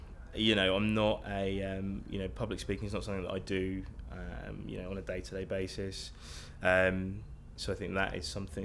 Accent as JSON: {"language": "English", "town": "Epsom", "region": "South East England", "country": "United Kingdom", "tie": "born or raised there", "said": "Well, I was born in Epsom. I lived there for most of my life up until college, then moved away, and then moved back there about a year ago just to be closer to family."}